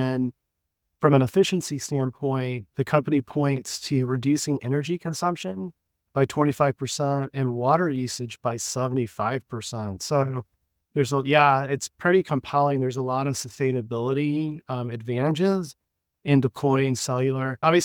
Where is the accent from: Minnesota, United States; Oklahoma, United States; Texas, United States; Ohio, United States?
Texas, United States; Austin; the ASIC designs are actually down in Austin, my hometown.